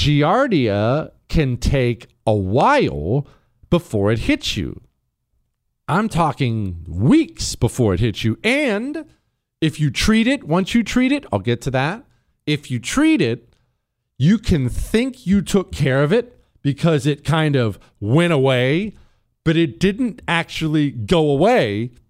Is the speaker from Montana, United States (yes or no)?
yes; Bozeman, Montana, United States; Now, I grew up in the mountains. I grew up in Bozeman, Montana. That's where we moved when I was 10 years old.